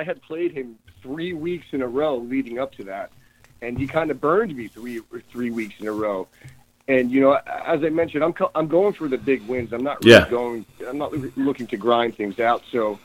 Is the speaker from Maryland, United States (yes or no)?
no; New York, United States; And for me, I'm originally from New York, so I'm a big New York Giants fan.